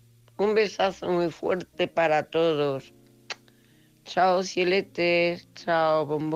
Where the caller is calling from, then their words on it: Cuenca, Castilla-La Mancha, Spain; de Cuenca, corresponsal.